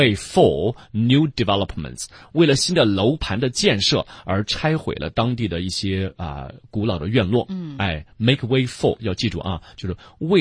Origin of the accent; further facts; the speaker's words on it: China; 但我们中国人骨子里很硬，是吧？